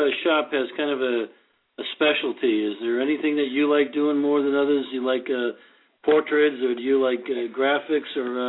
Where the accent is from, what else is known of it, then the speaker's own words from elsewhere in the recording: Boston, Massachusetts, United States; I grew up in South Boston.